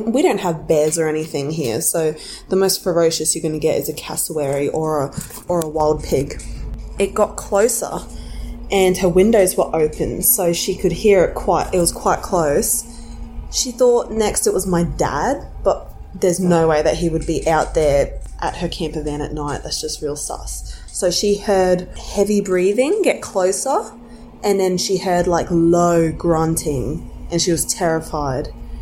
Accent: Cairns, Queensland, Australia; I'm from Cairns, Australia.

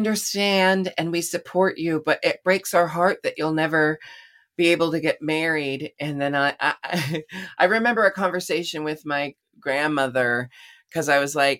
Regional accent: United States; we are American citizens who should, just as a baseline, have these freedoms and equalities already.

